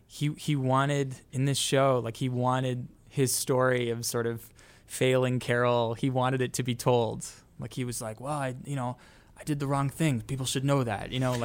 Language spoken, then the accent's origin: English; Toronto, Ontario, Canada; Shalina and I have each done pantomimes, and we're each from Canada. We're each from Toronto.